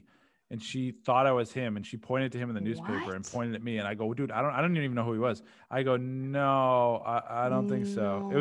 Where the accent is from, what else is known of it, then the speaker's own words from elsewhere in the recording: Massachusetts, United States; born there; I am not. I was born in Massachusetts.